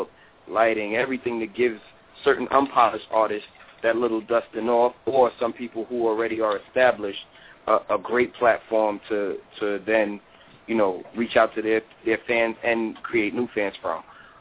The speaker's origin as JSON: {"language": "English", "region": "New York", "country": "United States", "said": "I'm from New York by way of Queens and Brooklyn."}